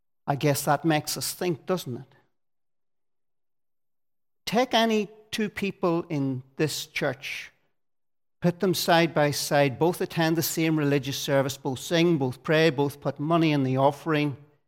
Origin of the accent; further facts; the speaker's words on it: Rathfriland, Northern Ireland, United Kingdom; I'm from Rathfrailin, and if you know anything about Rathfrailin, then you'll know that harvest is a big thing in that part of the world.